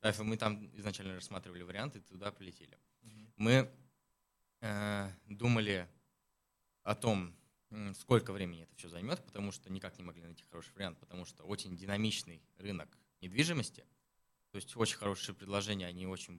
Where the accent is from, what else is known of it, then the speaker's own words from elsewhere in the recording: Volgograd, Volgograd Oblast, Russia; Я прилетел из России.